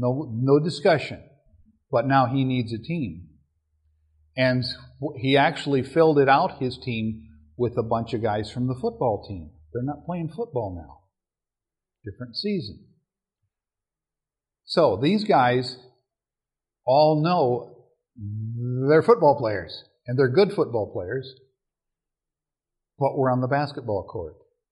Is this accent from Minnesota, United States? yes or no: yes; Minnesota, United States; Like I said, I'm from Minnesota.